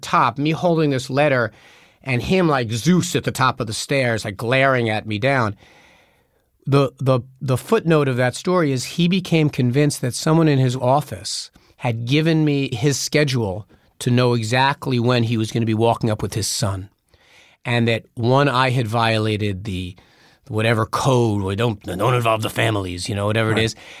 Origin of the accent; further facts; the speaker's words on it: New York, United States; it was just being a New Yorker, brother. That's the way we roll. We talk like that.